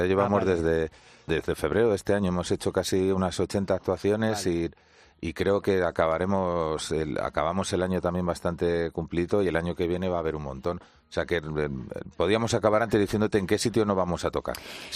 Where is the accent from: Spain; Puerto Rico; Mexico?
Spain; Barcelona, Catalonia; born there; now in Madrid, Spain; yo soy un madrileño nacido en Barcelona o un catalán que vive en Madrid.